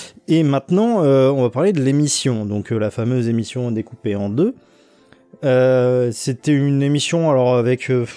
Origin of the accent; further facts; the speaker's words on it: France; les meilleures infos que je puisse avoir en tant que français, on va dire, ne parlant pas japonais.